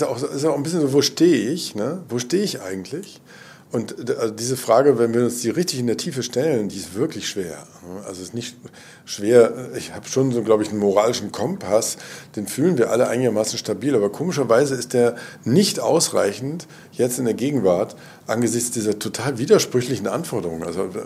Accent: Berlin, Germany; nämlich Berlin, die ja meine Stadt ist und auch meine Heimat und der Ort, an dem ich eigentlich immer sein will

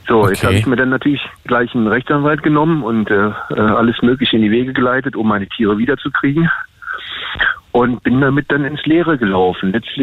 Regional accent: Berlin, Germany; Ich bin hier als sogenannter Wessi, ich bin ja Berliner eigentlich so und habe 25 Jahre in Berlin gelebt. Ich bin seit 5 Jahren hier in diesem Dorf.

